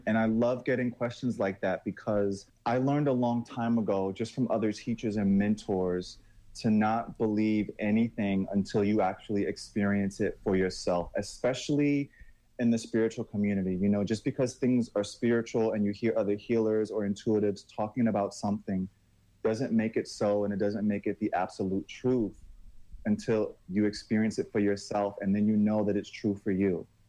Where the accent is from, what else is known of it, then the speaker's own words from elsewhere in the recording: New York City, New York, United States; also born or lived in Korea; Like I grew up in the South Bronx. I graduated from high school. Then I went straight into the Air Force.